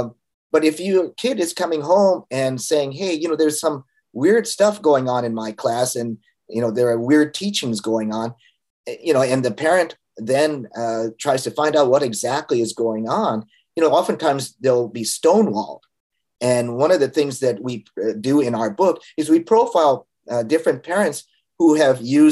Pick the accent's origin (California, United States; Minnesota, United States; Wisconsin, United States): California, United States; here in my home state of California